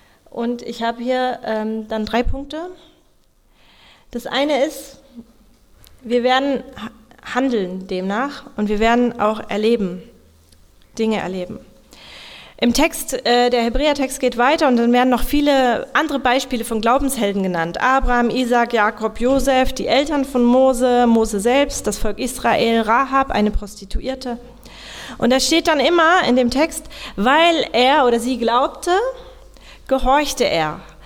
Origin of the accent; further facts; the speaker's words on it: West Germany, Germany; Und ich muss mich auch outen, ich komme aus dem Westen. Am Anfang habe ich mich auch wie ein Gast hier gefühlt.